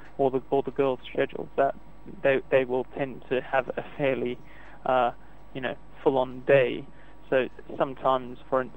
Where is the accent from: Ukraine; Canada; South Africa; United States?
South Africa; I grew up in South Africa